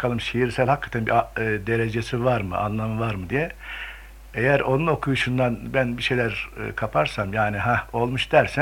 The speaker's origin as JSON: {"language": "Turkish", "region": "Malatya", "country": "Turkey", "tie": "born there", "said": "1941 Malatya doğumluyum."}